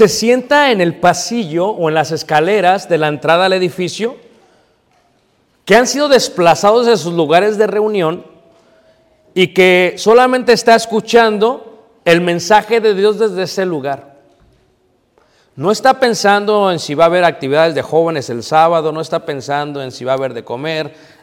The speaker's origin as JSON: {"language": "Spanish", "country": "United States", "said": "Pero como estadounidense tienes que sacar el pasaporte, hermanos."}